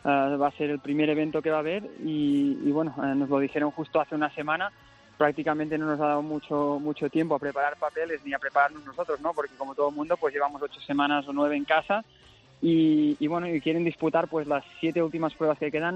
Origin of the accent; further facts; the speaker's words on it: Barcelona, Catalonia, Spain; yo soy de Barcelona, las conexiones pues son un poco malas.